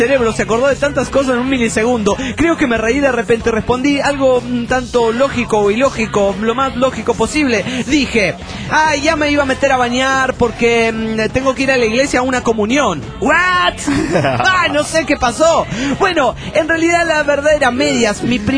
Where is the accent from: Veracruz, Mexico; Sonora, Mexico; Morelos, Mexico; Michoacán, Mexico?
Sonora, Mexico; Hermosillo; de Hermosillo, Sonora, México.